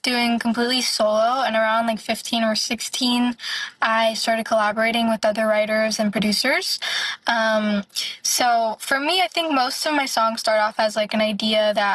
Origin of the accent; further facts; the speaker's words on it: Nashville, Tennessee, United States; I'm from Nashville, so we have Broadway Street, and I would play on Broadway like the 3 or 4 hour gigs doing covers.